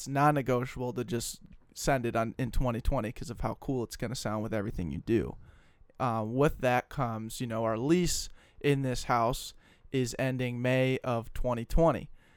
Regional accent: Colorado, United States; I'm from Colorado. I always want to have a Colorado license.

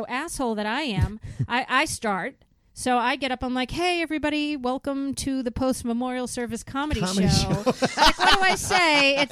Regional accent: Boston, Massachusetts, United States; And I'm an Irish girl from Boston.

